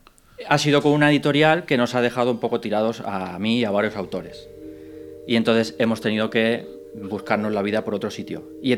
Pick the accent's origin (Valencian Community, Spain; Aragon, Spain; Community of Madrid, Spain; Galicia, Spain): Valencian Community, Spain; Alicante; el Ayuntamiento de San Juan, que es mi pueblo, yo soy de Alicante.